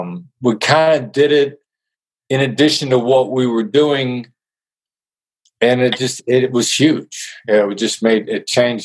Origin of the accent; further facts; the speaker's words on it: Iowa, United States; I grew up in Iowa. I went from Iowa to Kansas City.